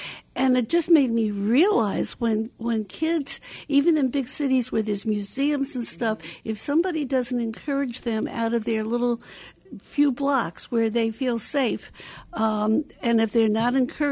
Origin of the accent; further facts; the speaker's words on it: Hempstead, New York, United States; growing up in Hempstead, Long Island, and you had a certain way where I walked